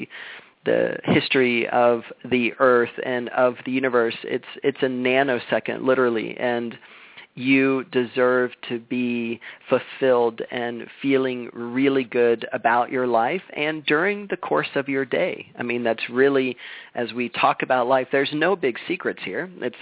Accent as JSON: {"language": "English", "region": "Florida", "country": "United States", "said": "you know, I'm a Florida guy. I came from Florida, and in Florida, it's very flat."}